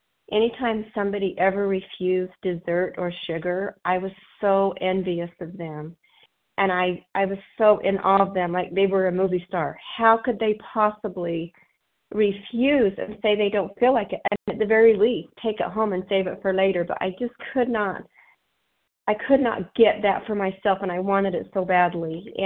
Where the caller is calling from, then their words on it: Utah, United States; I'm calling from Utah.